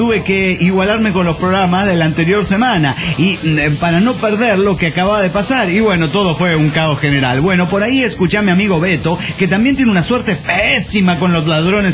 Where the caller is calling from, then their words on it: Ferrara, Emilia-Romagna, Italy; de Ferrara, Italia.